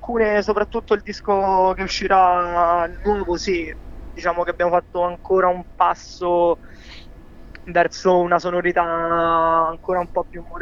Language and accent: Italian; Rome, Lazio, Italy; veniamo da da Roma, veniamo in un contesto dove comunque sia non è poi così grande